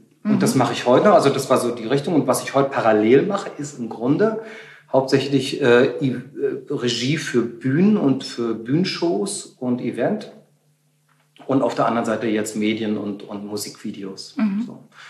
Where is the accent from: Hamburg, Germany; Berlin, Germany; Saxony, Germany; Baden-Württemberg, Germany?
Berlin, Germany; Wir kommen aus der DDR, wir sind in Ostberlin hier gewohnt, ich bin ja auch groß geworden.